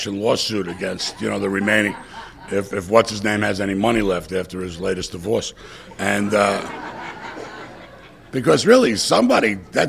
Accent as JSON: {"language": "English", "region": "New York", "country": "United States", "tie": "born or raised there", "said": "But I really, when I was, growing up in New York, I wasn't really looking to find a role model"}